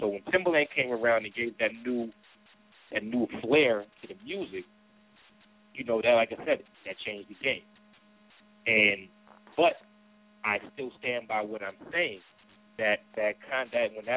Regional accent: New York, United States; Don't get it twisted like I'm being biased because I'm from New York.

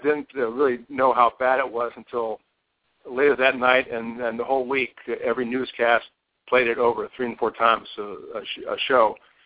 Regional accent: San Diego, California, United States; I grew up in San Diego, so swimming was probably the sport that I was better at.

